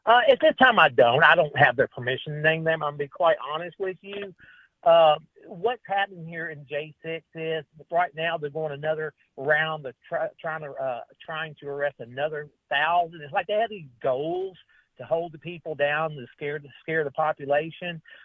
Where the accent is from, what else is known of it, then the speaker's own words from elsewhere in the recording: Memphis, Tennessee, United States; I grew up in Memphis. I lived in Memphis until I was around 32 years old.